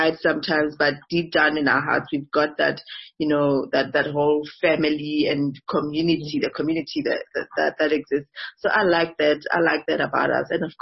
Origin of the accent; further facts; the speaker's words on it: South Africa; I'm from South Africa.